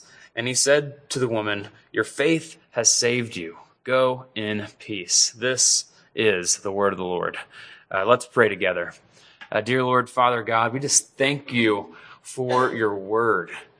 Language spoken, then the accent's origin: English; Tennessee, United States; We moved here about a year ago from Birmingham, Alabama. I'm from Tennessee and she's from North Carolina.